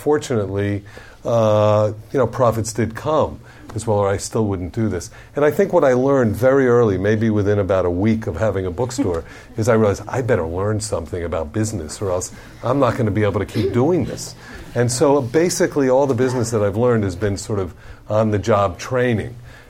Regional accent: Miami, Florida, United States; And when I left, I'm from Miami, and I left and I came back

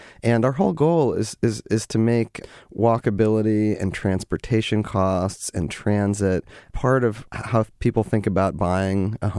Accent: Topeka, Kansas, United States; And I grew up in Kansas, where my walk score was probably in the 40s, because I grew up in Topeka, Kansas

